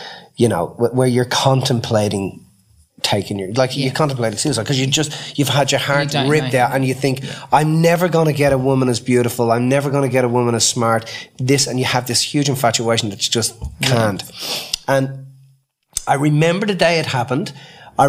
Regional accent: Ireland; my dad is like a really staunch Catholic, and I was raised in Ireland, which is, you know, was at one stage considered the most Catholic country in the world.

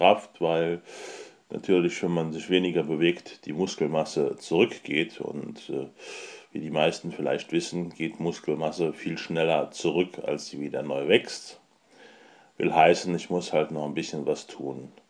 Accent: Trier, Rhineland-Palatinate, Germany; Und wir kommen ja hier aus der Trierer Ecke

